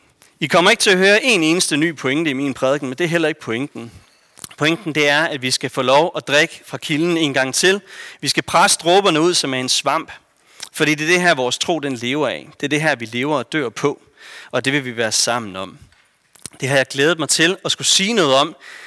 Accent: Tarm, Central Denmark Region, Denmark; Kommer fra Tarm.

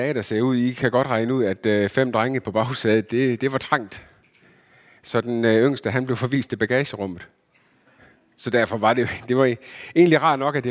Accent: Region of Southern Denmark, Denmark; now in Herning, Denmark; Så bor jeg i Herning, og så er jeg egentlig sønderjyde. Jeg er opvokset i Sønderjylland.

